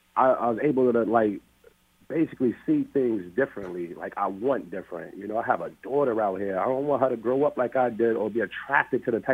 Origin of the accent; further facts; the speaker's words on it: Hartford, Connecticut, United States; I'm from Hartford. I grew up on Rutland Street, bounced around to Bowles Park, Nelson Court, the Vale, ended up moving to Chatter Oak.